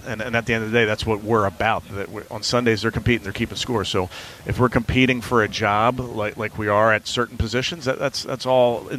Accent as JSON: {"language": "English", "town": "Philadelphia", "region": "Pennsylvania", "country": "United States", "tie": "born or raised there", "said": "I grew up in Philadelphia watching the Eagles."}